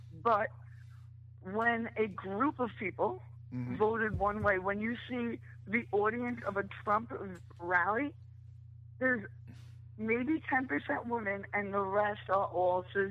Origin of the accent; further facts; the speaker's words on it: New York City, New York, United States; I was born and raised in New York City.